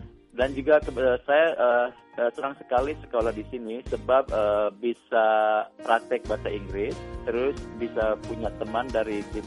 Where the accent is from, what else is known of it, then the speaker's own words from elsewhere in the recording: Jakarta, Indonesia; moved away as an adult; now in Washington DC, United States; Saya asli Jakarta, tinggal di Washington DC di Capitol Hill. Terus saya tinggal di sini hampir 3 tahun.